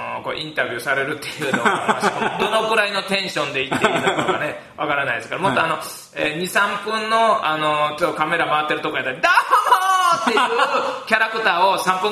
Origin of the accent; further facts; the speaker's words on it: Takatsuki, Osaka, Japan; 大阪出身で、大阪の高槻市という、はい、まあ、どっちかというと京都寄りの町でね、はい、生まれ育ちまして、